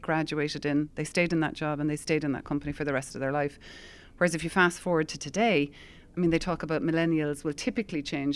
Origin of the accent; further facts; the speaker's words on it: Cork, Munster, Ireland; I grew up in Cork, and I went to college in Mary Eye in Limerick